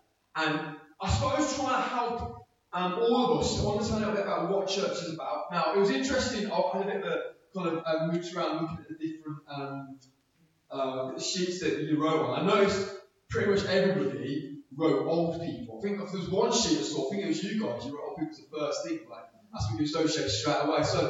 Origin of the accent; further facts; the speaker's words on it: Birmingham, West Midlands, United Kingdom; I'm a leader from Birmingham. I'm a Birmingham City fan